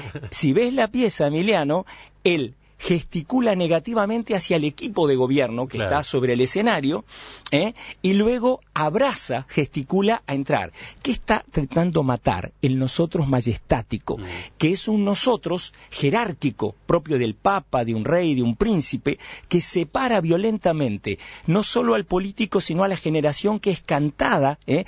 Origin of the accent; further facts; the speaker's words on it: Paraguay; El idioma guaraní, de donde nada más ni nada menos que viene nuestro país, ¿no? No somos Uruguay, y uruguayos